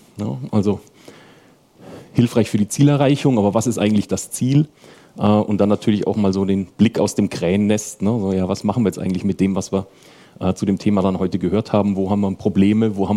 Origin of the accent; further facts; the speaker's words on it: Southern Germany, Germany; now in Hanover, Germany; Ich komme aus der Region Hannover, allerdings tatsächlich nicht gebürtig. Bin eigentlich eher so aus dem Süden der Republik, habe mich aber aufgrund meiner Frau, die aus der Gegend kommt, inzwischen sprachlich sehr, sehr stark dem Versuch, dem Hochdeutschen anzunähern.